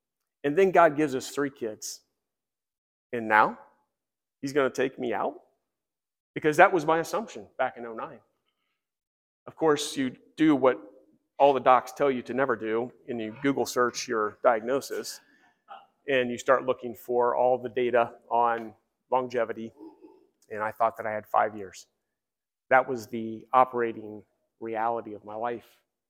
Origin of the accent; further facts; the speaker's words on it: Westerville, Ohio, United States; So I grew up here in Westerville, and interestingly enough, Ann is here today, and we went to Westerville South together in the late 80s.